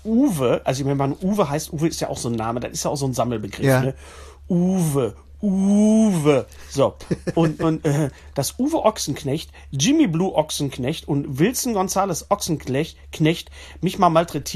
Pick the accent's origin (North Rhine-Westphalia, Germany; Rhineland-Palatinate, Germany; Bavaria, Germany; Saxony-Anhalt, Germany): Bavaria, Germany; wir kommen aus dem Allgäu, wie man hört, nicht?